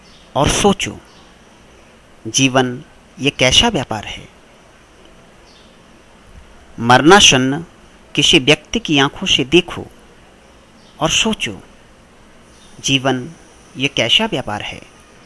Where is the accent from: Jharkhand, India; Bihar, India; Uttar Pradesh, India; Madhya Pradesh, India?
Bihar, India; Nalanda; now in Kolkata, India; मूल रूप से नालंदा बिहार का निवासी हूँ। कोलकाता में एक निजी कंपनी में अकाउंटेंट के तौर पर कार्यरत हूँ।